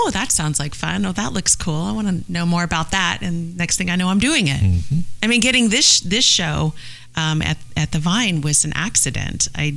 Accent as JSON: {"language": "English", "town": "Vallejo", "region": "California", "country": "United States", "tie": "born or raised there", "also_born_or_lived": "Napa", "said": "I was born in Vallejo."}